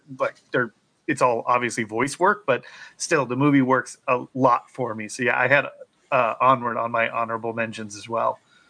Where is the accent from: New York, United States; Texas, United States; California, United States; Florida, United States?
California, United States; The movie Orange County. One, because I am from Orange County.